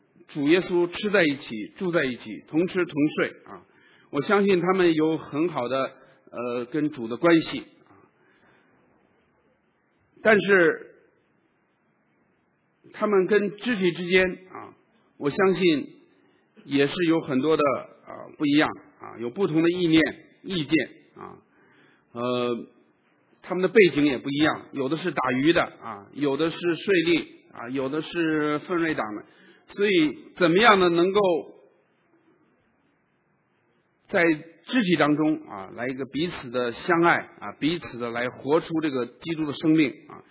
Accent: China; 尤其我们中国人啊，我们在技能上，我们在知识上，我们啊都很强很好。

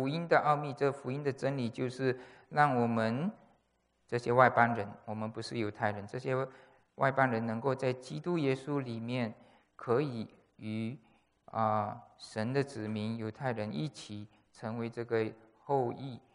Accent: Malaysia; 他是中国来的，我是马来西亚来的，没有什么任何的背景的关系。

